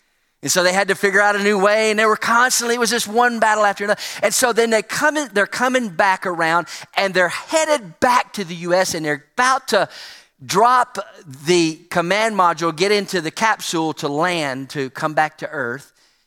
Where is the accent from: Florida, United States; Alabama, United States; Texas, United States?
Alabama, United States; I grew up in Alabama, so Alabama has the Space and Rocket Center in Huntsville, Alabama